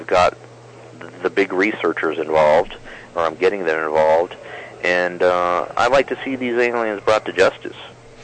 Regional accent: United States; Well, I'm an American through and through

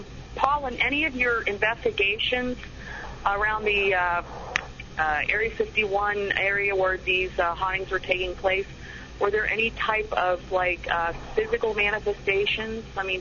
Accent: Columbus, Ohio, United States; No, I'm from Columbus, Ohio.

